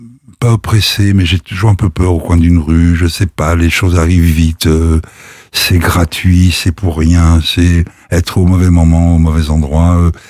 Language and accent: French; Paris, Île-de-France, France; 14e, à Montsouris, au parc Montsouris. Je suis un enfant du parc Montsouris.